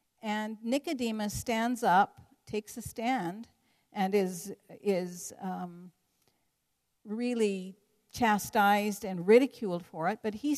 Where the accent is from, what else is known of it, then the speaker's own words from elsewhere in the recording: Canada; Before that, I thought, I'm Canadian, I must be Christian. Don't know if I believe in God, but I'm Canadian, so that must make me a Christian.